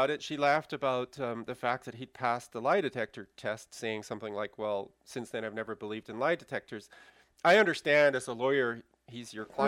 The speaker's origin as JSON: {"language": "English", "country": "Canada", "said": "I was supposed to fall down, even as a Canadian, I was supposed to fall down on one side or the other"}